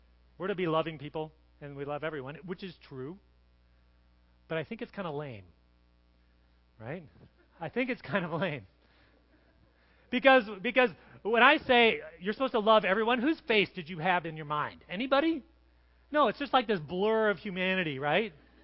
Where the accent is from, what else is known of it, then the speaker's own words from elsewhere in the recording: Corvallis, Oregon, United States; We grew up in Corvallis, and he was out playing in the yard.